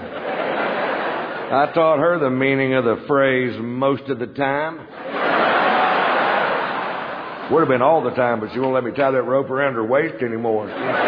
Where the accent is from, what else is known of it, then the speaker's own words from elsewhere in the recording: Texas, United States; I'm from Texas. I'm a cowboy, a real cowboy. I was a bronc rider for 6 years of my life.